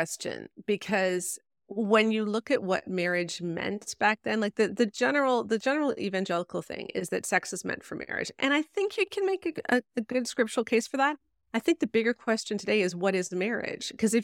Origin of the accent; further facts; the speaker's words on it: Canada; But like, yeah, no, like, okay, Ryan, I'm Canadian.